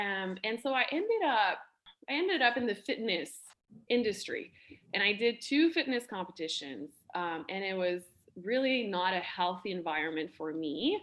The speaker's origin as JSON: {"language": "English", "town": "Hearst", "region": "Ontario", "country": "Canada", "tie": "born or raised there", "said": "I grew up in Hearst. It's a small town in Northern Ontario, and it's called a moose capital."}